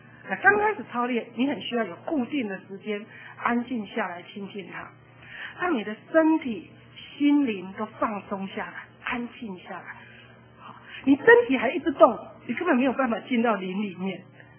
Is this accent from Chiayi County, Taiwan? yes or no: no; Taipei, Taiwan; 因为我是台北人啊，那在家里的是老幺哈，女孩子的老幺